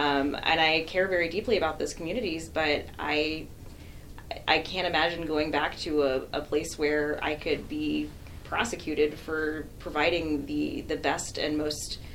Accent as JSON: {"language": "English", "region": "Texas", "country": "United States", "said": "I'm from Texas, and I very consciously chose not to train in Texas and not to return to Texas"}